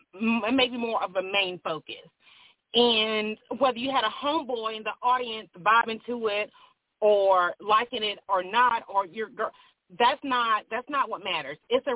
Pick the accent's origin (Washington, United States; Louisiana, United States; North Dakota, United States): Louisiana, United States; So I love your show. I'm down south. I'm from Louisiana.